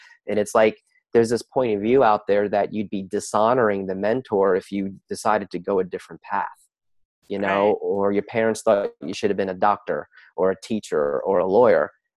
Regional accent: New Jersey, United States; it's called Consciousness with a Jersey Boy. Why? Because I'm from New Jersey.

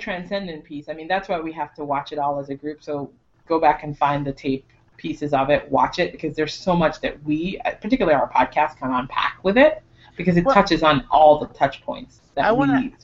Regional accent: Jamaica; now in United States; I didn't grow up with him in my sort of superhero status thing. I came from Jamaica.

